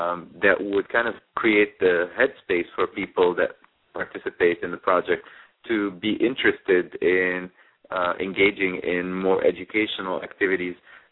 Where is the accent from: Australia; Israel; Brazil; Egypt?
Egypt; now in United States; I grew up in Egypt